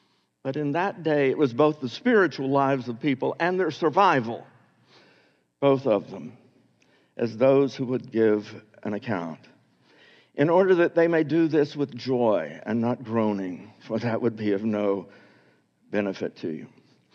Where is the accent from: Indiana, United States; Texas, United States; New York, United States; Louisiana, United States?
Texas, United States; when I was growing up in Texas, back in those days, this is back in the 50s, it was not legal for a woman to make a contract without her husband signing it.